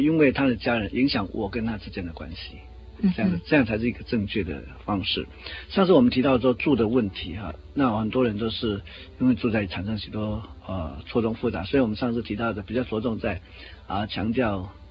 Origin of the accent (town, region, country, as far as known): Taiwan